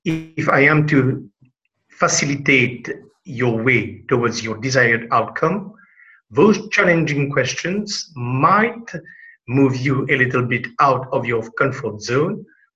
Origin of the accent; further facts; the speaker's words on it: Mauritius; I am from Mauritius.